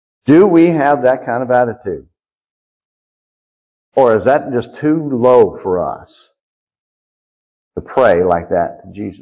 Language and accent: English; United States; I don't need anything. I'm an American. I got everything I need.